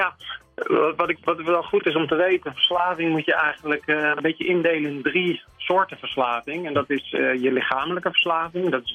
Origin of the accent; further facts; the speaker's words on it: North Brabant, Netherlands; Dus ik heb bijvoorbeeld in mijn verleden als student, maar ook gewoon in mijn jeugd in Brabant, best wel wat gedronken.